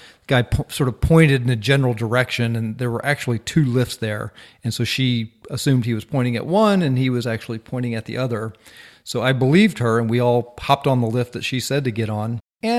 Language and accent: English; Minnesota, United States; Obviously, growing up in Minnesota, I had experienced a lot of those